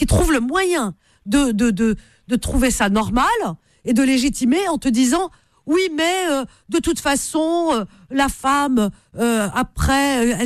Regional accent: Algeria; chez nous, en Algérie, dans les pays du Maghreb, la femme, elle est lésée

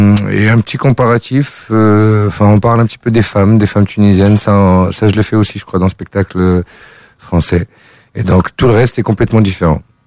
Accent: Paris, Île-de-France, France; le fait que j'ai grandi à Paris et que forcément il y a des fois beaucoup de mots en français qui sortent, même quand je parle tunisien.

